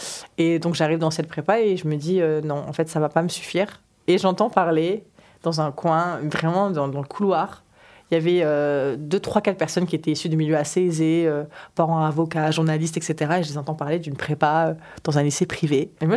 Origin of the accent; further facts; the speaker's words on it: South, France; accent: southern French; Et c'est là où j'ai perdu mon accent du sud.